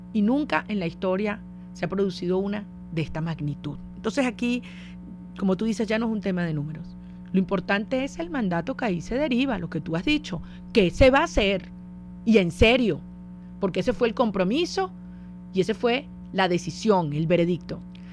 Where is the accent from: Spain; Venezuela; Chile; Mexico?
Venezuela; la suscribo completamente como venezolana, como ciudadana.